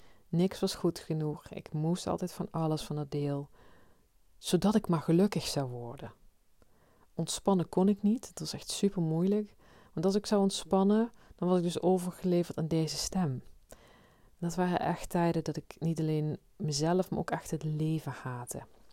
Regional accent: Limburg, Netherlands; Zo kom ik zelf uit Limburg, voor degene die dat nog niet gehoord zou hebben.

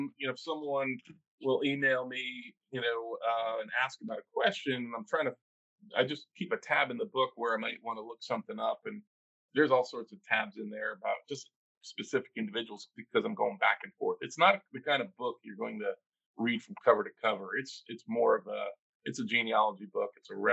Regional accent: Saratoga Springs, New York, United States; also born or lived in Olean; Well, I was born up in Western New York, in Olean, New York. My parents went to St. Bonaventure University. My dad moved around a little bit when we were kids, but ultimately when I was in middle school, we settled down in Saratoga Springs, New York

